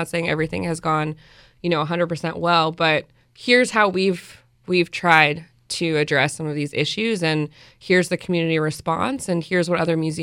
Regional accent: California, United States; also born or lived in Ohio / Texas; I'm from California. I lived in Ohio. I lived in Texas.

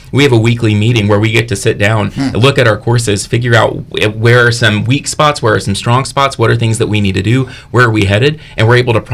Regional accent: Mississippi, United States; now in Fredericksburg, United States; But in 2020, my family and I moved to Virginia. We're not Virginia natives, we're from Mississippi. And so moved up here, got involved in Fredericksburg

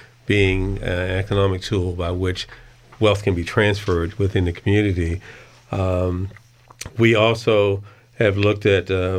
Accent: Mayfield, United States; Actually, what happens, I grew up in Mayfield, and I saw those things all my life, and never paid attention to it

